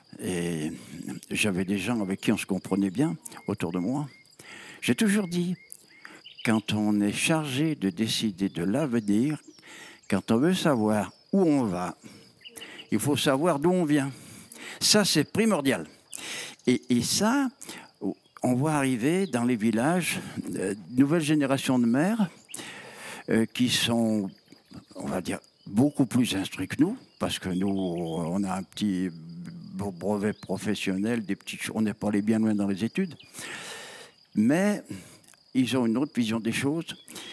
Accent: Rontalon, Auvergne-Rhône-Alpes, France; born there; j'ai 74 ans. Je suis né donc au Ravière, c'est un des points les plus hauts de Rontalon. Il y a une croix monumentale et j'habite à côté de la croix.

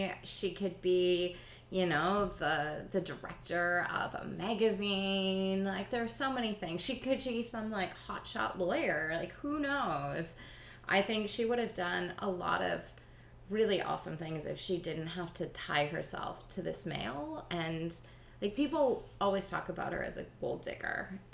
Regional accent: Edmonton, Alberta, Canada; But, because I am Canadian, always thought that I would just marry Prince William.

